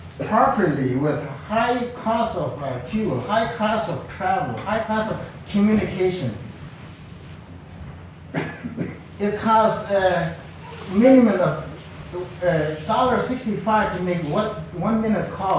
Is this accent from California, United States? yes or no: no; Alaska, United States; And we're from Alaska, and we lived here, and we're going to live here for the rest of our life, and all our younger ones are going to stay here.